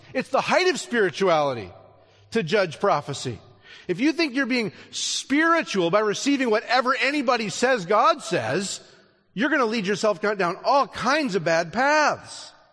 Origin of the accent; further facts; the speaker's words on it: Canada; I grew up learning French in the Canadian school system.